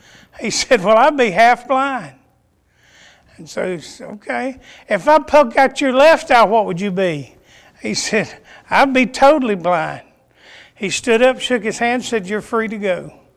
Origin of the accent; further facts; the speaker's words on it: North Carolina, United States; I'm from North Carolina. I'm a Tar Heel by birth. Not ashamed of that.